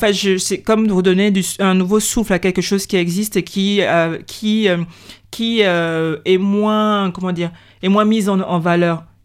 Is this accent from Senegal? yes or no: no; Gabon; c'est à nous de dire que nous, on est des Gabonais à part entière. Et quel que soit ce qui est dit, ce qui est mis en place, on fait partie du Gabon.